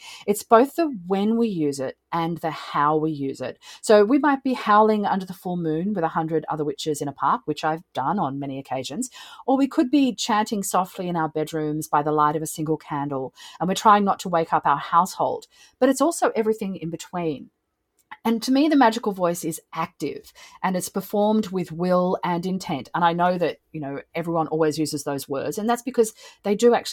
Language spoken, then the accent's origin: English; Australia; as everyone can hear, I am also Australian